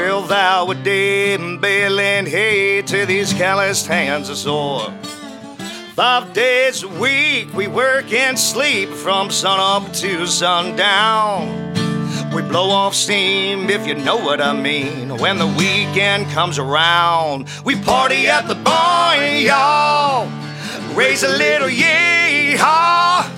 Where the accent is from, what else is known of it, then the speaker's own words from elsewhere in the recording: Brandon, Florida, United States; when I was raised in Brandon, Florida, which is southeast of Tampa, we were just cow pastures and orange groves.